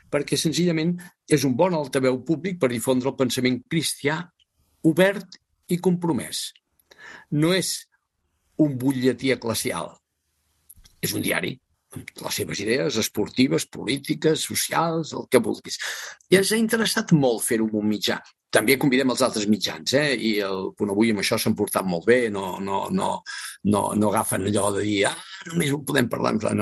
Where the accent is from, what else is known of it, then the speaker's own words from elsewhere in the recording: Balearic Islands, Spain; Mira, jo sóc a menorquí, ho tenen.